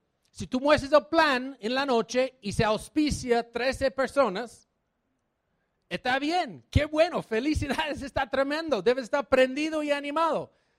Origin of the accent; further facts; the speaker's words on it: New York, United States; also born or lived in New Jersey; Yo soy de Nueva York. Yo sé que parezco mexicano, pero no es cierto. Yo nací en Nueva Jersey, yo trabajaba como vendedor de acciones en Nueva York.